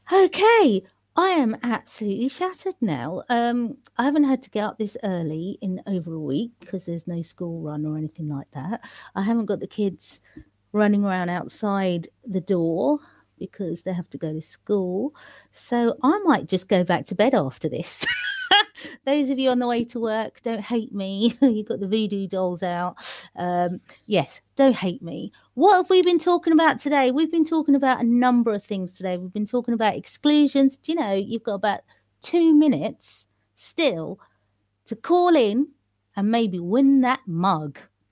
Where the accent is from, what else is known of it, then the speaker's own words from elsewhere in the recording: London, United Kingdom; our school days growing up in East London.